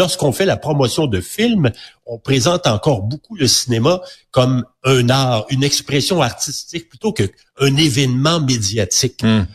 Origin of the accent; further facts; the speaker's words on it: Quebec, Canada; Donc, il n'y a pas un star system chez nous au Québec de la même façon.